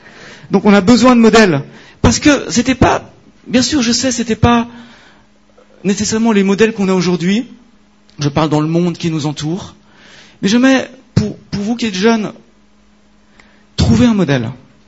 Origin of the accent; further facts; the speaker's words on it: Switzerland; C'est moi, je suis suisse, et nous, la banque, tout ça, on connaît.